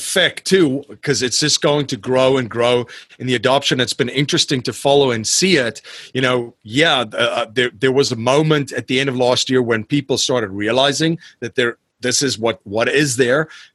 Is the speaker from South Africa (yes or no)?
yes; South Africa; I still remember growing up in South Africa